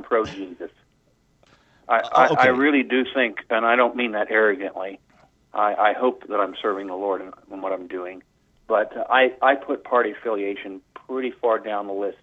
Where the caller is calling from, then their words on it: Newton, Iowa, United States; From the Newton, Iowa Public Library. Nice, quiet room.